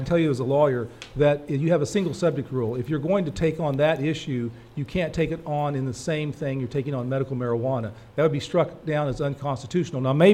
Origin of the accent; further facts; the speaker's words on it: Springfield, Missouri, United States; I just want to say that you all don't know me. I'm from Springfield. I work in Kansas City.